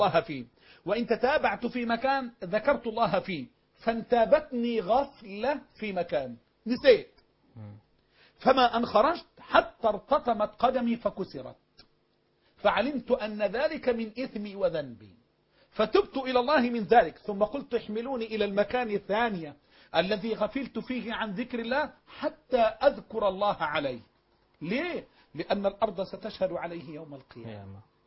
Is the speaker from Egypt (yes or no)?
yes; Egypt; انا مش بتكلم عن اللي بتجروا بالقران واللي بزيدوا بيه عندنا في مصر